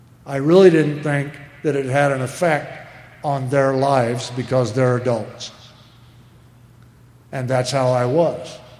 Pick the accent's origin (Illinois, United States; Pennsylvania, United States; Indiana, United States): Illinois, United States; born there; I was born in Illinois, and mom and dad were married each other 50 years.